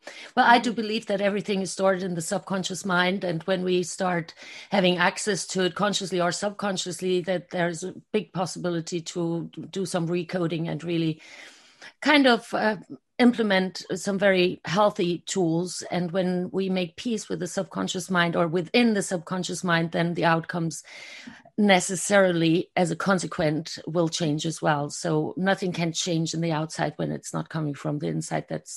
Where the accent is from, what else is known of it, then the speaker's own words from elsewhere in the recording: Germany; I'm originally from Germany. Kathy actually is originally from New Zealand, but she lives in Australia since years. Mm-hmm. And so I'm half German, half Hungarian.